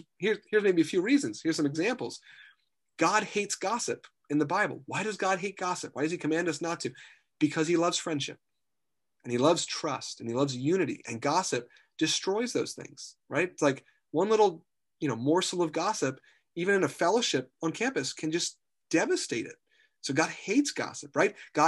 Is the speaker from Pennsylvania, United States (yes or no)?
yes; Reading, Pennsylvania, United States; We grew up in Reading, Pennsylvania. It was in the city. You know, trash was, you know, kind of common thing to see, at least in our block.